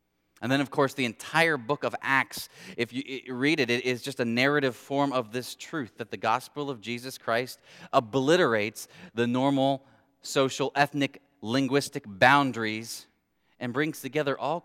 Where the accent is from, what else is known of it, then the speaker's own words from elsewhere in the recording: Ohio, United States; accent: Midwestern; I'm from Ohio. Other languages are very foreign. I speak English, prefer a Midwestern version of that.